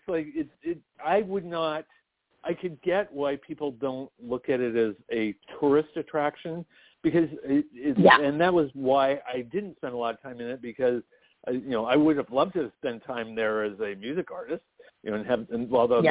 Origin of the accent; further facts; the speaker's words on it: California, United States; also born or lived in Italy; when we lived in Italy, we would meet people and everything else, and they would go, you know, we came from California